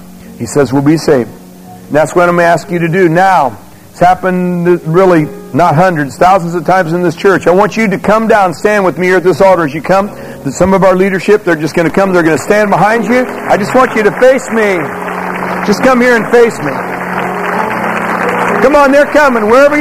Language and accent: English; Wales, United Kingdom; I'm a Welshman.